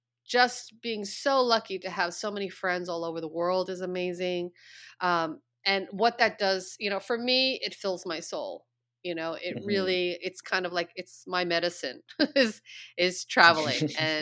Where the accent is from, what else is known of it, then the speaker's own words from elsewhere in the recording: New York, United States; And maybe because I'm a New Yorker, you know, you kind of know, right?